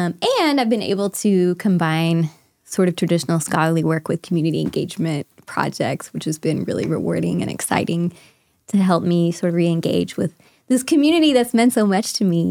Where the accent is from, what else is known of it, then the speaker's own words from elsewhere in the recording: Tulsa, Oklahoma, United States; So, I grew up here in Tulsa. I have a lot of family here. I have a lot of relatives with roots in southern Oklahoma.